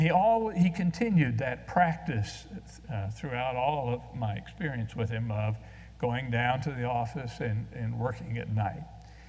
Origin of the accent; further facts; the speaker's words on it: Chicago, Illinois, United States; born there; The message told me that I could apply to the state of Illinois, where I was born in Chicago, about 74 years ago, and get my original birth certificate.